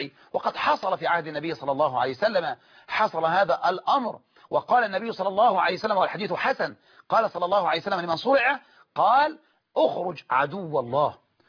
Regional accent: Egypt; عندنا في مصر

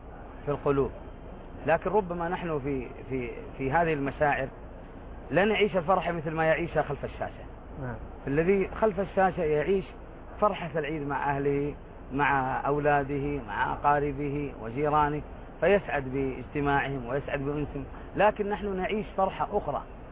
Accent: Khulais, Makkah Province, Saudi Arabia; فلما مر النبي بجبل هو في خليص في بلدتي، ولي الشرف أن يكون هذا الجبل في جمدان

